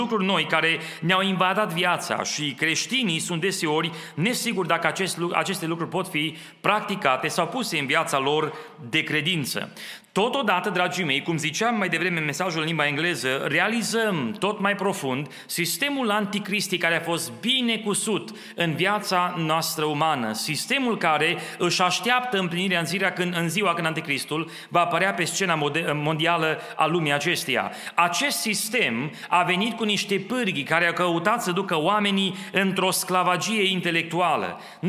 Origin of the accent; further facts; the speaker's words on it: Romania; în special noi care ne gândim ca români că știm toate lucrurile